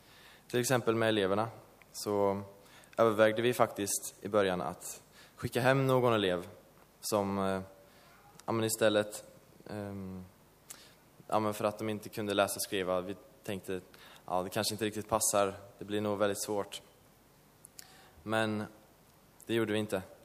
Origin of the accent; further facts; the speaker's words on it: Sweden; Och han undrade såklart vad jag som svensk skulle göra där i 3 månader.